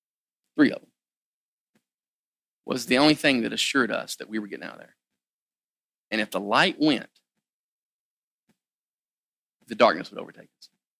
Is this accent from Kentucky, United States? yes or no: yes; Kentucky, United States; Now, I'm from Kentucky. I know where I used to live about, 15 miles from Mammoth Cave, all right?